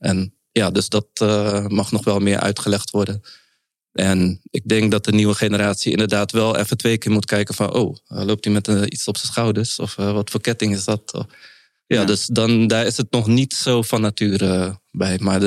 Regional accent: Rotterdam, South Holland, Netherlands; En ik zeg helaas, omdat het is natuurlijk mijn stad. Ik ben Rotterdammer.

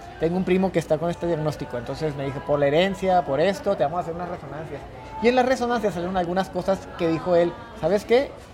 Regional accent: Meoqui, Chihuahua, Mexico; que decidí salir fuera de mi ciudad natal. Yo soy de Meoqui, de por allá pegado a Delicias, a 1 hora de Chihuahua, Chihuahua.

